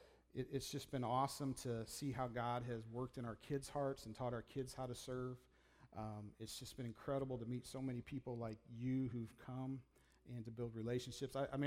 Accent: Illinois, United States; I am from Illinois, but I get y'all in my vocabulary now.

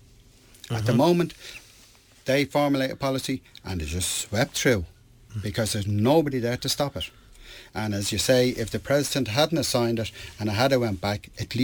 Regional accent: Ireland; I'm Irish. I'm Irish first, European second. I've no problem being European, but I'm Irish first, and I'm proud.

